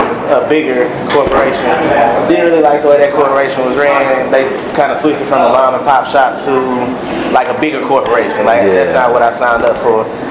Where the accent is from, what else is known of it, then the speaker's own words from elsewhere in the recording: Dallas, Texas, United States; So graduating high school, I left Dallas. I'm from Dallas. Came down to Austin